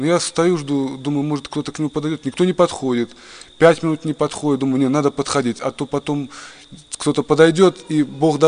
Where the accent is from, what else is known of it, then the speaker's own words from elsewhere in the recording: Makhachkala, Dagestan, Russia; moved away; Я тогда уже жил в Курской области, переехал туда из Дагестана, из Махачкалы. Я уроженец там, родился, вырос.